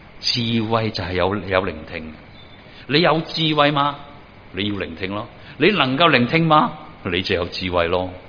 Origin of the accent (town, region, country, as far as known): China